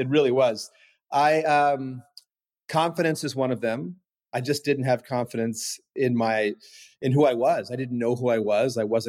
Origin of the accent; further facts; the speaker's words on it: Miami, Florida, United States; Well, I mean, growing up in Miami back then, we were always on boats.